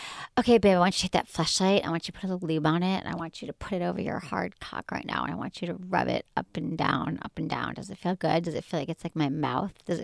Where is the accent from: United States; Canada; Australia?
Australia; I'm from Australia.